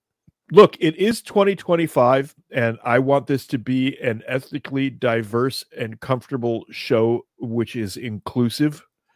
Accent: Ireland; Because I'm Irish and we're prone to break out into song.

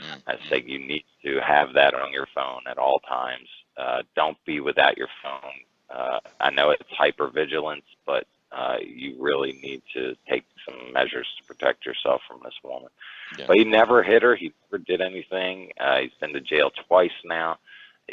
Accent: Baltimore, Maryland, United States; I grew up in Brooklyn, Baltimore. It's a really rough area.

